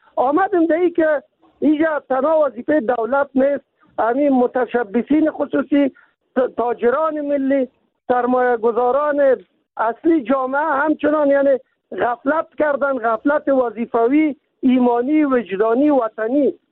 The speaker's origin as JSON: {"language": "Persian", "region": "Kabul", "country": "Afghanistan", "said": "ما از کابل هستیم"}